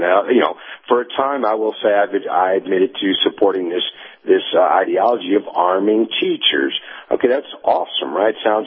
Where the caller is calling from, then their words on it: Tennessee, United States; in East Tennessee.